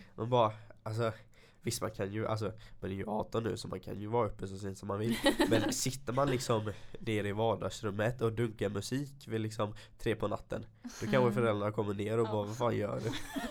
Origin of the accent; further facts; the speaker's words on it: Älmhult, Kronoberg County, Sweden; När jag bodde hemma i Älmhult. För det första så bodde vi lite utanför Älmhult.